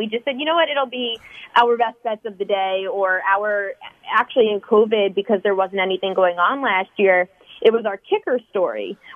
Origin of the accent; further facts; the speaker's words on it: New York, United States; I'm from Rockland County in New York.